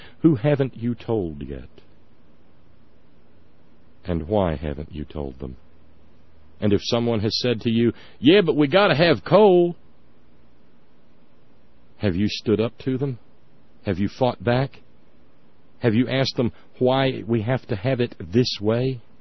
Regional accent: Alabama, United States; Well, we live in West Virginia. All my family's from here, but I grew up in Alabama.

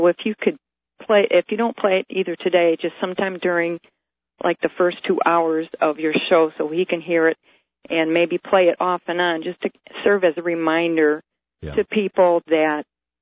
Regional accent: Michigan, United States; I'm from the Michigan area, and we have been hit so hard.

